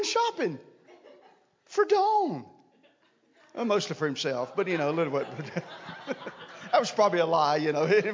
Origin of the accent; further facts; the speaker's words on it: the South, United States; accent: Southern; so that you can get used to my southern accent.